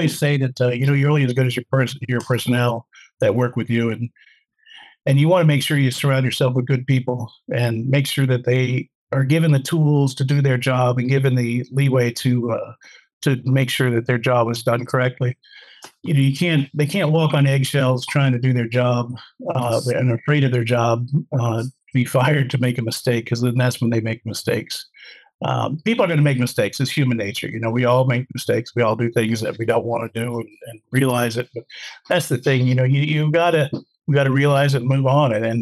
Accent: Chicago, Illinois, United States; I was from Chicago back then, so

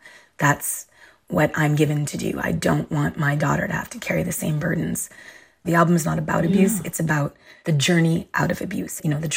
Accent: Montreal, Quebec, Canada; And if I said I'm from Montreal, born and raised

